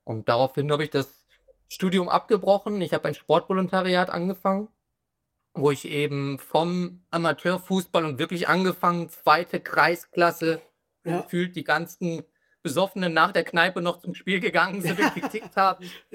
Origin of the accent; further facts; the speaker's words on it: Essen, North Rhine-Westphalia, Germany; Klar, ich komme aus Essen.